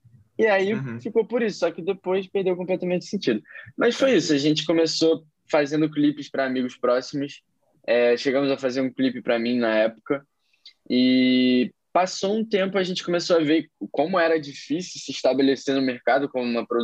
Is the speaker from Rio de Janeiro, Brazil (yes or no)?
yes; Rio de Janeiro, Brazil; Nós somos um grupo musical do Rio de Janeiro. Nós somos cariocas.